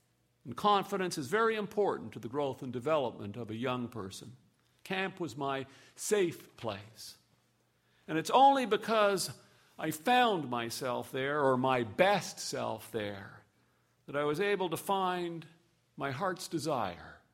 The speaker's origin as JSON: {"language": "English", "town": "Montreal", "region": "Quebec", "country": "Canada", "tie": "born or raised there", "said": "The summer the World's Fair, Expo 67, was mounted in my hometown, Montreal."}